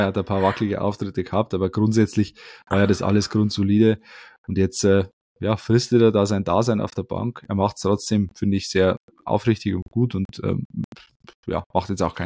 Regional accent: Bavaria, Germany; mit dem könnte man sich als Löwe, als Bayer grundsätzlich auch mal wieder identifizieren

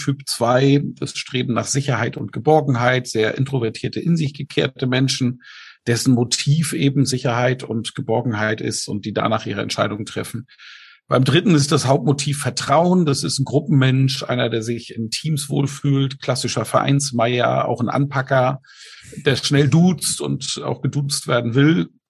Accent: Schleswig-Holstein, Germany; now in Bamberg, Germany; Ich komme gerade aus dem Heimaturlaub. Ich war in Schleswig-Holstein mit tollem Wetter, mit der Family, war wirklich schön. Und bin auch durch mein altes Heimatdorf mal gefahren.

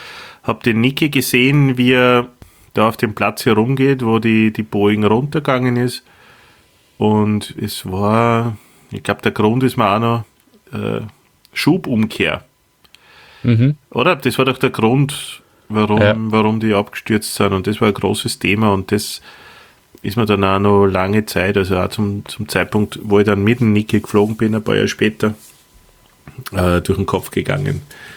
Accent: Austria; für uns als Österreicher

